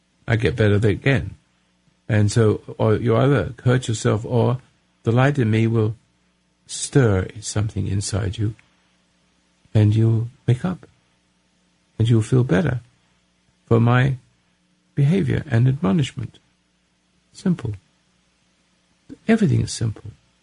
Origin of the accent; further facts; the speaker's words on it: United States; it looks like I'm going to be in jail for being an American.